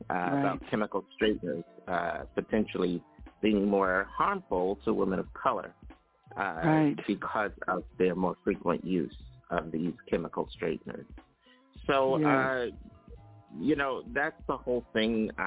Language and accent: English; Brooklyn, New York, United States; from Brooklyn. New York, that is.